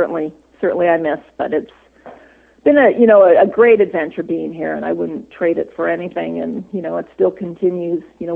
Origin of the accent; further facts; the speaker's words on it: California, United States; a lot of the things that, you know, I had growing up in California.